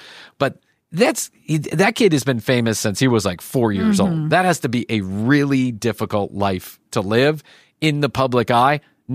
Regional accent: Chicago, Illinois, United States; I grew up in Chicago.

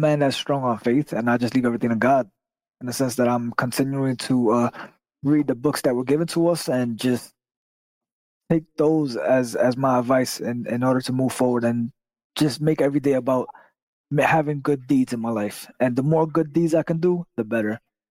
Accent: New York City, New York, United States; as a New Yorker who's lived in all boroughs now, except for Brooklyn

